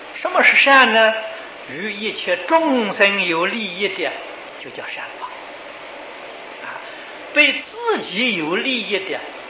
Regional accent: China; 我们中国人讲无债一身轻啊，啊，所以这一点，这是美国人比不上我们中国人，中国人不负债啊。

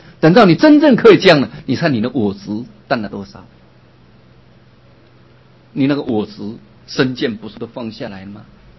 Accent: Yilan County, Taiwan; 回到我们的家乡，北宜高速公路，台北到宜兰的

